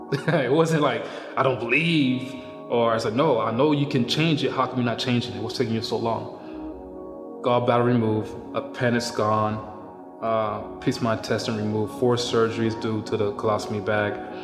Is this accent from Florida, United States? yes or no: yes; West Palm Beach, Florida, United States; I'm from West Palm Beach, Florida.